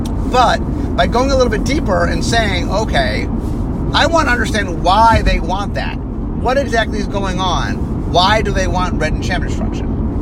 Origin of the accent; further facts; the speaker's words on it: Cleveland, Ohio, United States; So I grew up in Cleveland, Ohio. There's a place called the Cleveland Playhouse.